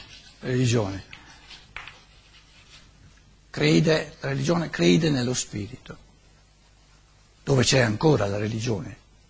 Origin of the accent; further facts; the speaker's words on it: Germany; Italian is a second language; Vengo dalla Germania per dire cose non vere, allora resto in Germania, no?